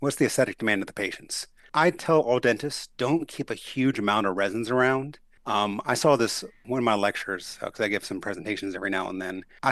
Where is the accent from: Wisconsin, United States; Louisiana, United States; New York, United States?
Louisiana, United States; New Orleans; But I'm from New Orleans.